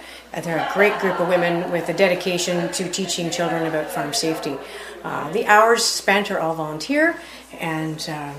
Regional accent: Floridale, Ontario, Canada; I am from Floridale, which mm-hmm. is at the very tip of Waterloo County

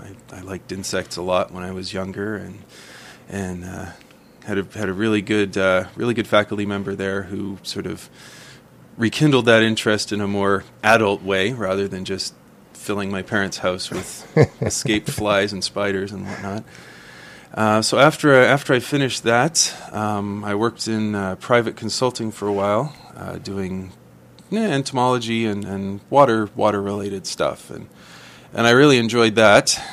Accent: Brantford, Ontario, Canada; also born or lived in Toronto; I was born in Toronto, moved to Brantford, Ontario, when I was about 7 years old, and spent the rest of my, I guess, childhood, you can call it, there

